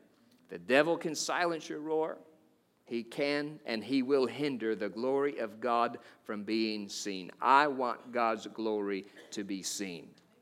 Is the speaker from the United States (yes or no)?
yes; Kentucky, United States; You know, growing up in Kentucky, my best friend at the time there